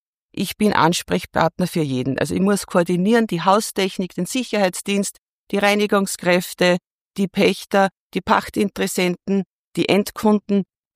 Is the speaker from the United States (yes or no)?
no; Linz, Upper Austria, Austria; Ich bin eine waschechte Oberösterreicherin und vor allem auch eine waschechte Linzerin.